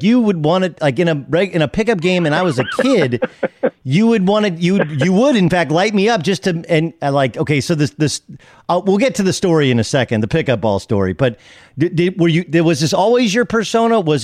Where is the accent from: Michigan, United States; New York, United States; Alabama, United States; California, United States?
California, United States; Tustin; because I grew up in the El Medina district